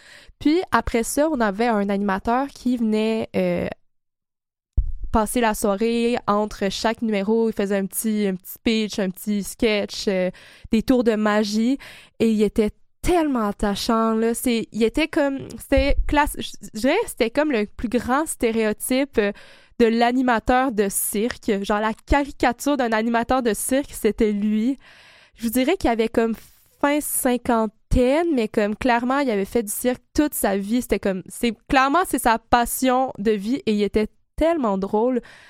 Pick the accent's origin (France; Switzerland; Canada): Canada; Quebec City, Quebec; Puis à Québec, vu que je viens de Québec